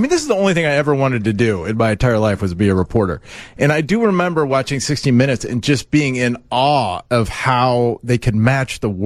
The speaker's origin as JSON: {"language": "English", "town": "Des Moines", "region": "Iowa", "country": "United States", "tie": "born or raised there", "said": "Yeah, I grew up in Des Moines."}